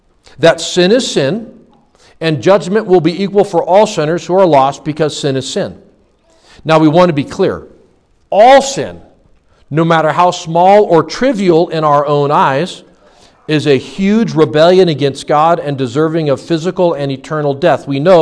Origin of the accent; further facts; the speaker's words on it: Janesville, Wisconsin, United States; I'd be like, whoa, wait, what? I'm from Janesville. Time out.